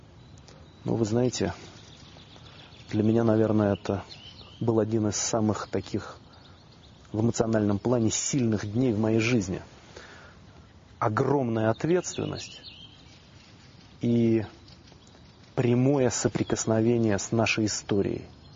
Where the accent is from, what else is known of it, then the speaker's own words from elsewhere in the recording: Saint Petersburg, Russia; Я из Ленинграда, и, конечно, для меня ленинградские места были особыми.